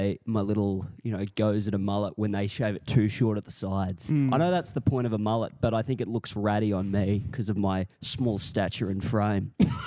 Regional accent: Melbourne, Victoria, Australia; oh, no, I'm in I'm from Melbourne.

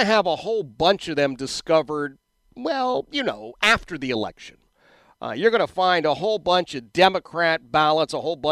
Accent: Philadelphia, Pennsylvania, United States; You know, Todd, you have to remember, I grew up in Philadelphia.

